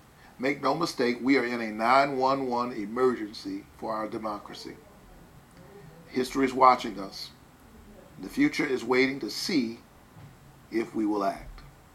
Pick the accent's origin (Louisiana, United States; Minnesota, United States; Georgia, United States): Georgia, United States; My home state of Georgia is ground zero for voter suppression.